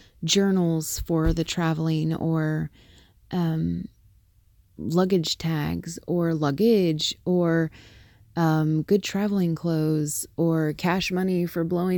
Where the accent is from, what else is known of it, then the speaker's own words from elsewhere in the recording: the South, United States; I'm from the South and we don't get the kind of snow that's beautiful and stuff.